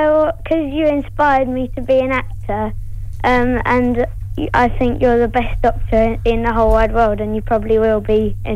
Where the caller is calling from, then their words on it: Walden, East of England, United Kingdom; from Walden in Essex.